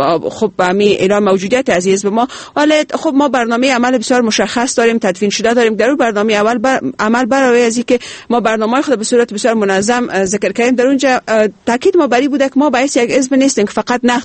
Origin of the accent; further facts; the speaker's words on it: Afghanistan; ما افغان هستیم و افغانستان بر هم ما تعلق داره